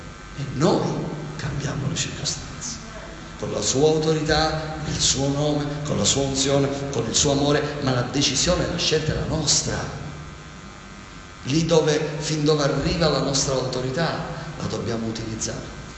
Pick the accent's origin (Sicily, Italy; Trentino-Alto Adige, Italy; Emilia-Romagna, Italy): Sicily, Italy; vengo dalla Sicilia